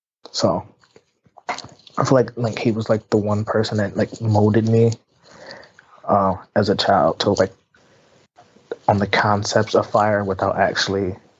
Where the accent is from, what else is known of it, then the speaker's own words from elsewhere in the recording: Detroit, Michigan, United States; growing up in Detroit, my dad was in the military.